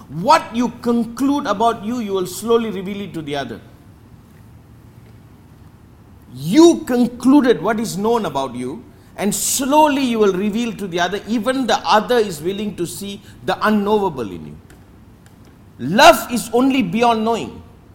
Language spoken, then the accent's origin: English; Malaysia; I'm Malaysian. Human. World citizen.